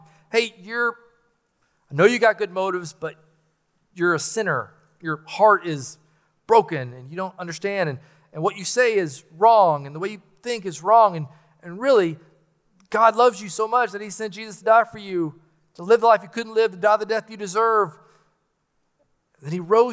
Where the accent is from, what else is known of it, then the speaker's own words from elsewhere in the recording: United States; I'm American. I'm voting.